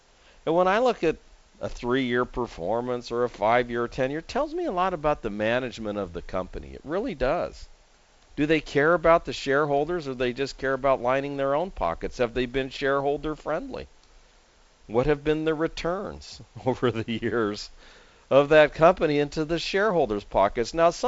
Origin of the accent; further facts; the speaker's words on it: San Diego, California, United States; In fact, it's a San Diego company, my hometown here